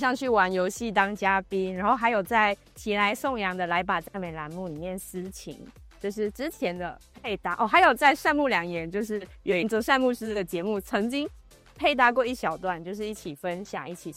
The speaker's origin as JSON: {"language": "Chinese", "country": "Malaysia", "tie": "born or raised there", "said": "那我其实是在马来西亚长大的嘛，然后我们的教会是在马来西亚的第一个有差传事工的教会"}